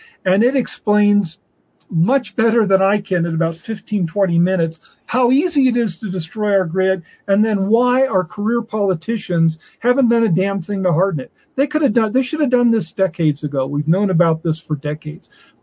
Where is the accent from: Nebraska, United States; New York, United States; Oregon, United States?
Nebraska, United States; I love my double barrel shotgun I grew up with in Nebraska hunting pheasant and quail.